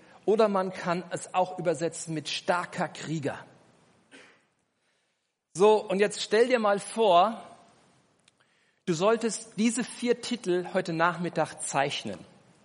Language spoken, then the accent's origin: German; Germany; Ich bin in Deutschland aufgewachsen, wie viele von euch